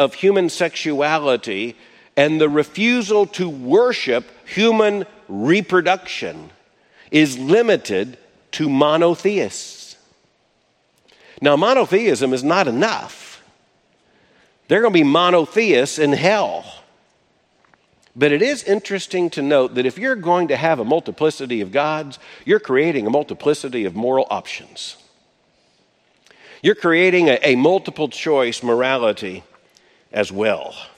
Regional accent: the South, United States; As a Southern Baptist kid growing up in the South, which knows few diphthongs, it was Baal.

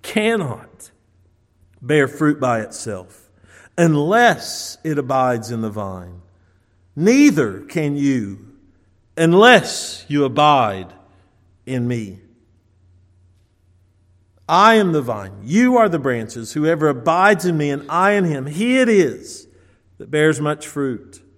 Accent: Kentucky, United States; I thought of growing up in Kentucky, and this was a common occurrence, actually, in Kentucky.

